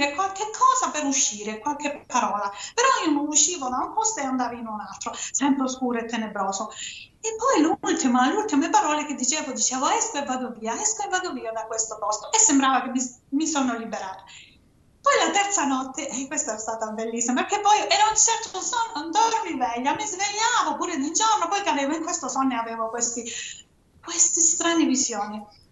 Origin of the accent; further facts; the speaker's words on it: Calabria, Italy; Io sono dalla Calabria e sono andata a Catanzaro, in un altro ospedale qua nel vicino.